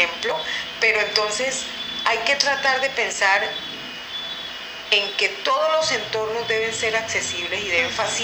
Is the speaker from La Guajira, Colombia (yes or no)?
yes; La Guajira, Colombia; moved away; yo soy de La Guajira. Yo vengo de un sitio donde nosotros hablamos duro, hablamos rápido, somos acelerados. Cuando se ríen de nosotros nos imitan así, ¿no? Que no se nos entiende lo que hablamos. Y a mí me costó mucho trabajo vivir en el interior